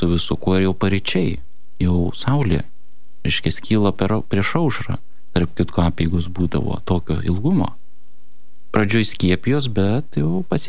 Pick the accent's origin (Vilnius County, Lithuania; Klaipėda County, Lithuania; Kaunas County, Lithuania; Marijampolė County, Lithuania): Kaunas County, Lithuania; Kaunas; Gimiau ir augau Kaune, Žemųjų Šančių mikrorajone.